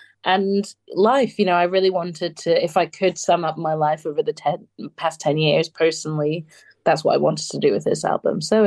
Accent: Scotland, United Kingdom; accent: Doric; Up here, there's a, where I'm from, the dialect is called Doric.

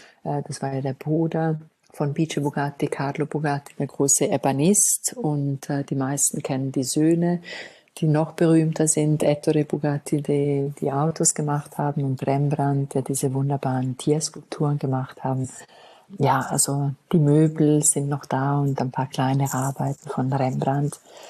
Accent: Graubünden, Switzerland; hat man die ganze Segantini-Welt im Engadin. Darum ist mir auch die Bodenständigkeit und meine Heimat so wichtig

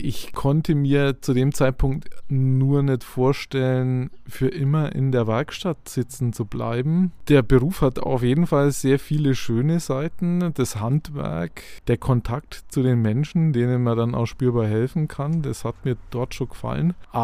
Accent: Kulmbach, Bavaria, Germany; now in Fürth, Germany; Nein, ich komme aus Kulmbach eigentlich.

